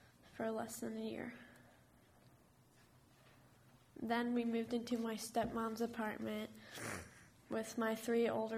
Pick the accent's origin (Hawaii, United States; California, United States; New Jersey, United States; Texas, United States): California, United States; Sacramento; born there; also born or lived in Stockton / Washington / Patterson; I was born in Sacramento, Kaiser, and I'm 12 years old. My family lived in Stockton when I was born